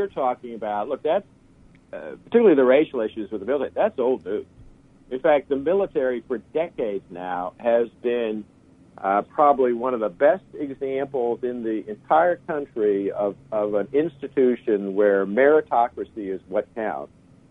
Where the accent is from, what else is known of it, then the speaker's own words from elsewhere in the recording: Huntsville, Alabama, United States; I'm from Huntsville, Alabama. And right next to Huntsville is a place called Redstone Arsenal.